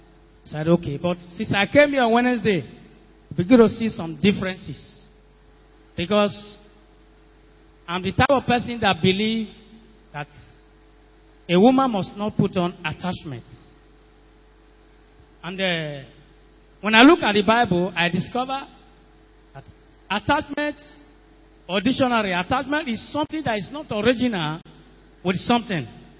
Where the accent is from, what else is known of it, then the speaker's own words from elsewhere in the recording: Edo, Nigeria; I'm from Edo State.